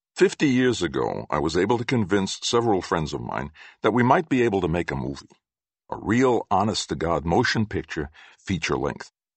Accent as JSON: {"language": "English", "town": "New York City", "region": "New York", "country": "United States", "tie": "born or raised there", "said": "Born and raised in New York City, Parkchester, the Bronx, I was around during those terrible days of gangs like the Sharks and the Jets. In my neighborhood, the Golden Guineas ruled the streets."}